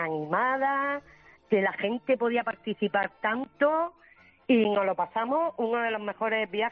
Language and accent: Spanish; Murcia, Region of Murcia, Spain; soy de Murcia y aquí llueve poco